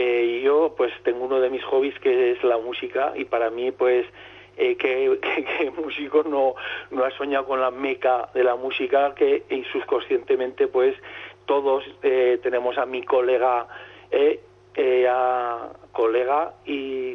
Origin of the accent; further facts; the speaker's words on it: Tarazona, Aragon, Spain; empecé haciendo cosillas de mi pueblo, que hay otra página que se llama Pateando Tarazona